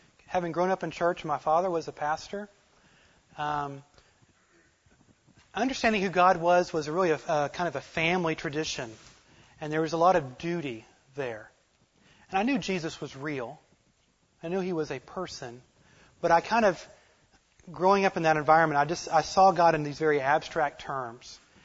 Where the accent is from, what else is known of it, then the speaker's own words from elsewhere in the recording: Oklahoma, United States; I grew up in Creek County, Oklahoma. And there's a lot of dirt roads in Creek County, you know?